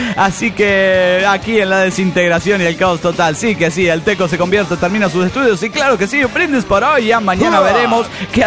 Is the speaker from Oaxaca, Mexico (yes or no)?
no; Mexico City, Mexico; del DF Mexicano.